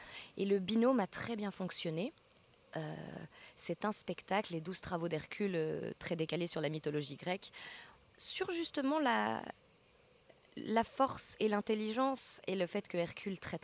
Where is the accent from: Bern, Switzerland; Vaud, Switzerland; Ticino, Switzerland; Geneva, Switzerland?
Geneva, Switzerland; venue de Suisse, franco-suisse, mais j'ai grandi à Genève pendant 20 ans, dans une famille plutôt de musiciens.